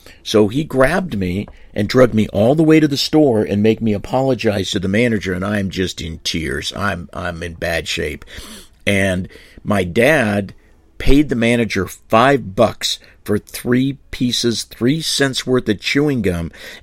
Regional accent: San Francisco, California, United States; and I grew up in San Francisco. And as you know, Italian family and a strict upbringing.

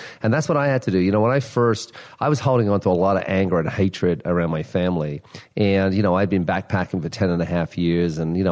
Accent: St. John's, Newfoundland and Labrador, Canada; I'm from Newfoundland, right? Newfoundland. I can do a little Irish. It's Irish and Newfie. It's close. It's a little softer. I'm from St. John's.

